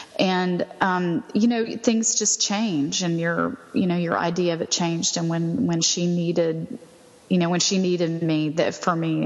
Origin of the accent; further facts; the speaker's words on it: Alabama, United States; now in Washington, United States; I'm originally from America, but I was from Alabama, which is in the South.